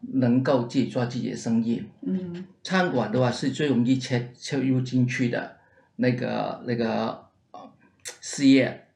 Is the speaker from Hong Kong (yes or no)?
yes; Hong Kong; moved away as an adult; now in Houston, United States; 我从香港过来。我在香港就是说读中学毕业以后，在美国读大学毕业以后的话